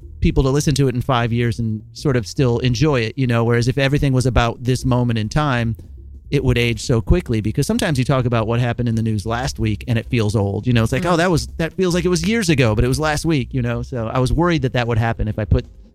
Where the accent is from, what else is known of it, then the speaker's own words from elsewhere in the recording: United States; I don't want to say I'm an American because I just don't want to have to talk about politics.